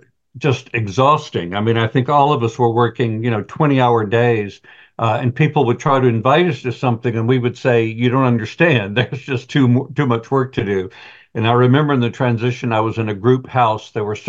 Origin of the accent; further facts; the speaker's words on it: Georgia, United States; And I said, "I'm a ninth generation Georgian."